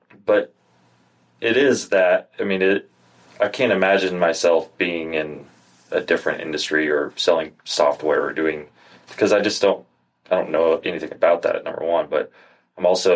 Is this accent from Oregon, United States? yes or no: yes; Oregon, United States; I grew up out in Oregon. I was going to college out there